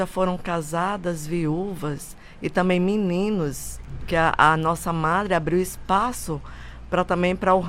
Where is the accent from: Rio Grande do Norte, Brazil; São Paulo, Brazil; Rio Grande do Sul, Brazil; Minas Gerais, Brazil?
Rio Grande do Norte, Brazil; Natal; now in Paranaguá, Brazil; sou noviça das Irmãs do Milagre Eucarístico. E eu sou de Natal, Rio Grande do Norte.